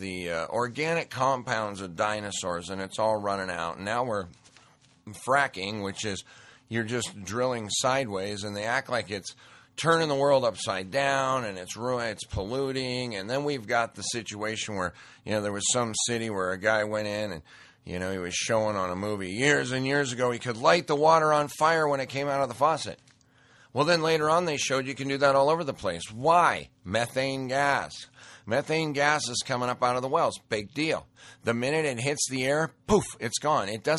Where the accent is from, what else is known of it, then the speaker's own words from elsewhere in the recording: Montana, United States; Interestingly, I grew up in Montana around, you know, five reservations, and my dad was into Indian artifacts